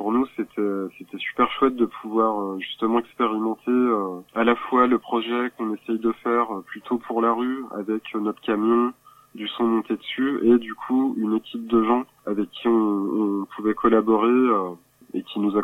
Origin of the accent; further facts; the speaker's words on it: Chalon-sur-Saône, Bourgogne-Franche-Comté, France; On est un peu du coin, on est tous les deux de la région. J'ai grandi à Chalon